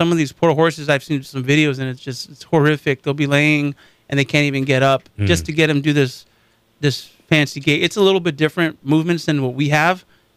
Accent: California, United States; growing up I was born in San Luis. I grew up down in South County.

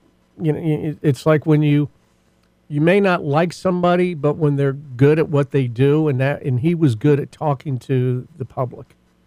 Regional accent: United States; I'm German Irish, and I'll just be blunt because it's just the easiest way to say it. I don't give a damn about my heritage. What I care about is that I'm an American.

